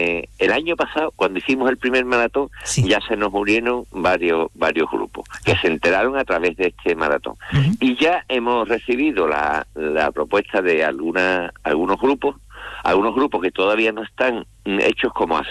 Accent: Jerez de la Frontera, Andalusia, Spain; Mira, yo soy de Mediazuela.

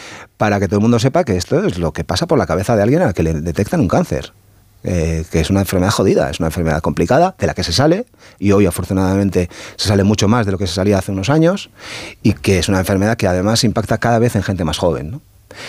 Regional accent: Basque Country, Spain; yo cuento esto con naturalidad, insisto, aún siendo vasco

